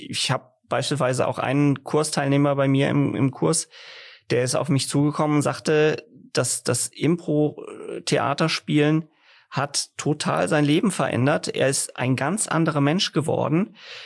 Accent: Fulda, Hesse, Germany; Ich bin hier in Fulda geboren und aufgewachsen, habe hier Abi gemacht am Marianum und bin danach zum Studieren nach Würzburg gegangen.

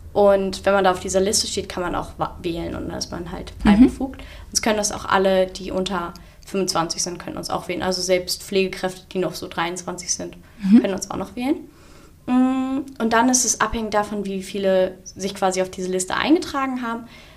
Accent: Hanover, Lower Saxony, Germany; ich komme aus Hannover

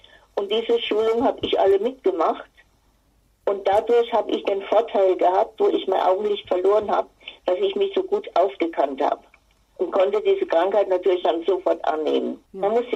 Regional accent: Bavaria, Germany; also born or lived in Upper Palatinate; now in Frankfurt am Main, Germany; Ich bin in Bad Pfalz geboren, komme also aus Oberbayern, habe aber sehr lange in der Oberpfalz gewohnt und bin vor 15 Jahren nach Frankfurt am Main gezogen

